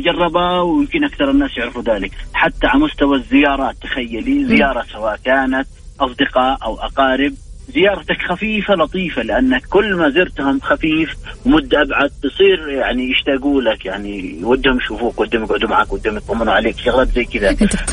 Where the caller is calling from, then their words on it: Riyadh, Riyadh Province, Saudi Arabia; أنا بخير من الرياض الجميلة